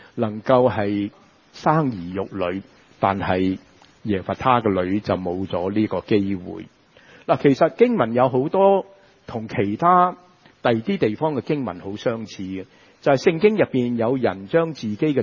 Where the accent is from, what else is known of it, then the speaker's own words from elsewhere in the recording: Guangdong, China; 好似我哋廣東人一樣咁直接嘛